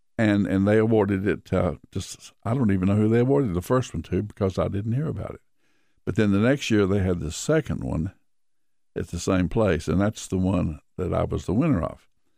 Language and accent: English; Elizabethton, Tennessee, United States; also born or lived in Mountain City; I was born in Mountain City, Tennessee, which is a very colorful name for a storyteller.